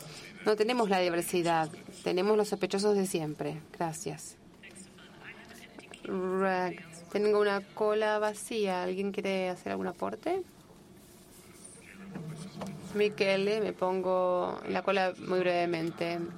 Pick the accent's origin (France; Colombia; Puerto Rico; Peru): France; Spanish is a second language; hablando desde mi punto de vista como francés, como empresario francés